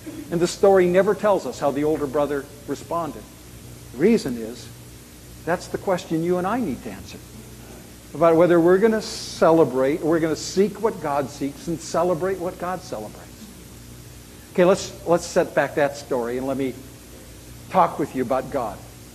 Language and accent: English; Canada; I'm Canadian, I can say those things